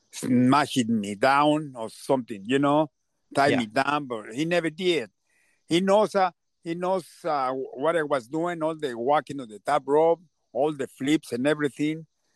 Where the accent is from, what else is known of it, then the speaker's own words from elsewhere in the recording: Mexico City, Mexico; English is a second language; now in United States; I'm from Mexico City, Mexico.